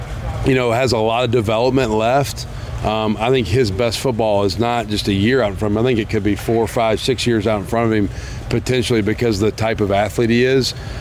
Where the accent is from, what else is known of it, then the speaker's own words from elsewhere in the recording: Huntsville, Alabama, United States; I grew up in Huntsville.